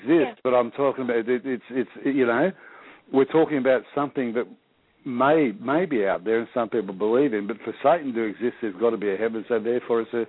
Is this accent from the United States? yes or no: no; Australia; because I'm an Aussie, I'm not American